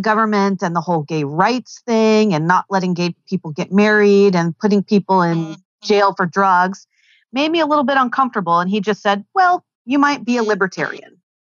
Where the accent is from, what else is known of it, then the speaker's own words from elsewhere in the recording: the South, United States; now in California, United States; I live in California now, but I moved here from the South. I grew up in just a very traditional conservative home